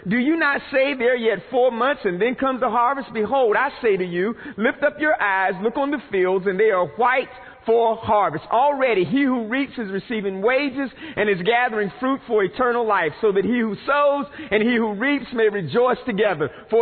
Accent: North Carolina, United States; And I just so happen, you can tell by my accent, I am from the country inner city, rural eastern North Carolina.

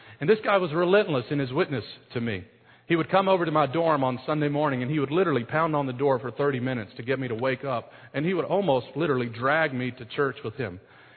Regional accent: Kentucky, United States; also born or lived in Detroit, Michigan; I was born in Detroit, Michigan, and was born to my mother and father, and my dad was a union factory worker, and due to crime as a young kid, my parents moved to Kentucky.

